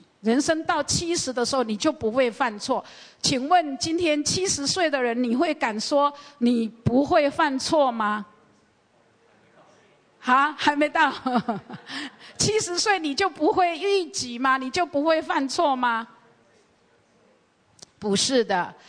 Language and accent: Chinese; Taiwan; 我们台湾人有一句谚语